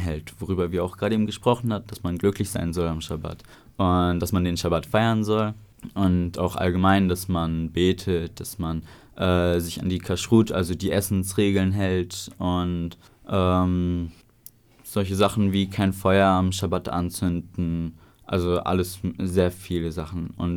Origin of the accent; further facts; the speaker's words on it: Oldenburg, Lower Saxony, Germany; born there; Das ist ja auch meine Geburtsgemeinde. Ich bin auch hier in Oldenburg geboren. Und da ist halt der Bezug zum Judentum.